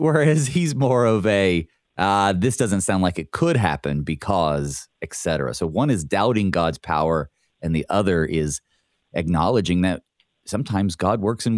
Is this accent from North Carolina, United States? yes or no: yes; North Carolina, United States; You know, growing up in North Carolina, I was, you see all these TV shows with all of this snow, and we just did not get that kind of snow.